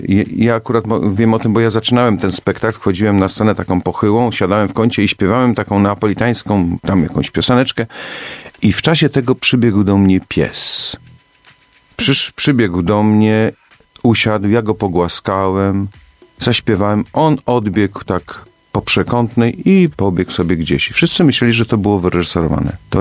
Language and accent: Polish; Lower Silesian Voivodeship, Poland; Ja jestem góralem nizinnym, Karkonosze. To nie są takie wielkie góry.